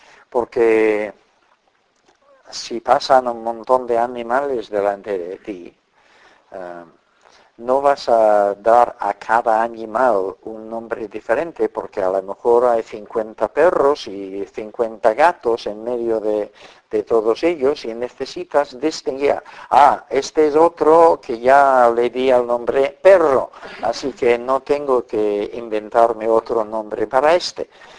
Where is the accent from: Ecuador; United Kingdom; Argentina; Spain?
United Kingdom; England; Spanish is a second language; Si alguna vez vais a mi país de origen, Inglaterra, descubriréis que hay muchas personas raras.